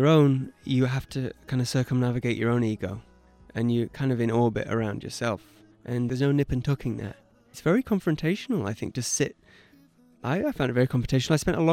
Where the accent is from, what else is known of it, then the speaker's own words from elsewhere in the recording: North West England, United Kingdom; I don't deem myself to be British, really. I'm much more specifically Cumbrian than I am British, you know.